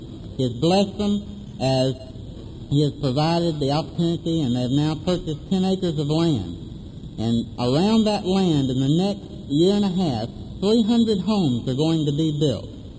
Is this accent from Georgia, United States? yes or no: yes; Atlanta, Georgia, United States; from Atlanta, Georgia. Our church is Perimeter Presbyterian Church.